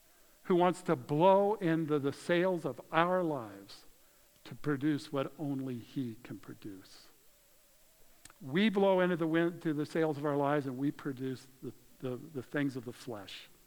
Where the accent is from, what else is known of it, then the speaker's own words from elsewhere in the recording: Colorado, United States; I grew up in Colorado, where in the spring, it's so fun to see the sun come out and things begin to happen.